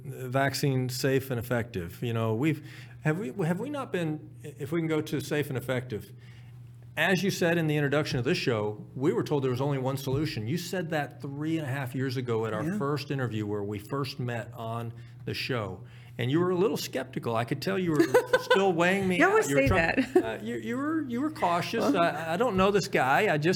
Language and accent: English; United States; As an American, I have to go to the UK and other countries